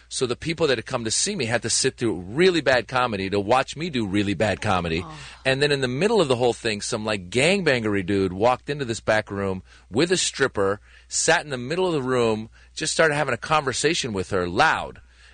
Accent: Iran; now in United States; I'm from Iran originally.

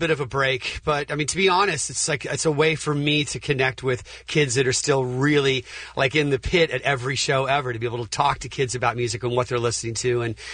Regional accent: California, United States; now in Los Angeles, United States; I grew up in the Bay Area, and ska music has changed my life since I was a kid.

